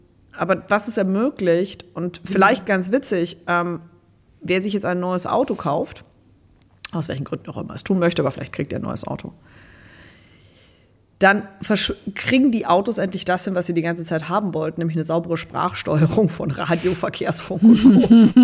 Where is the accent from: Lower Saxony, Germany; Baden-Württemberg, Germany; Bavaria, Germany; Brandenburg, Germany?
Bavaria, Germany; Munich; Ich bin eigentlich Münchnerin